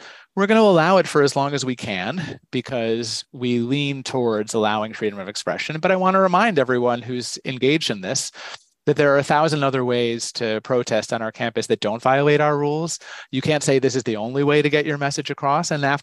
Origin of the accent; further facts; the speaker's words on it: New Haven, Connecticut, United States; And I remember growing up in New Haven in a college community